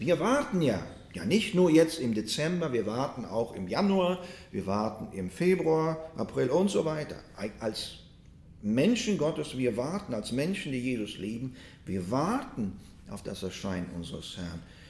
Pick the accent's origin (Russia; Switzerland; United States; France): Russia; German is a second language; ich komme ja aus Russland, wir haben das nicht gehabt